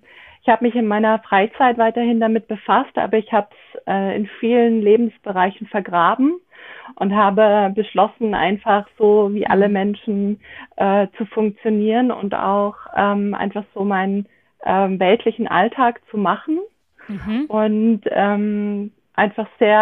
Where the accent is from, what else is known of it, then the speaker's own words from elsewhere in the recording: Munich, Bavaria, Germany; Ich bin ein Münchner Kindl, in München geboren, im Münchner Umland aufgewachsen. Und bin sehr idyllisch aufgewachsen